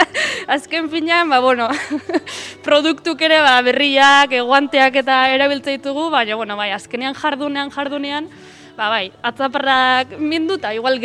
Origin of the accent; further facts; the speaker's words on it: Aginaga, Basque Country, Spain; born there; 25 urte dazkat eta bueno, Aginarra jaiotzez. Zentrotik urruti xamar dago, baina bueno, Aintzi bazterrin jaio nitzan.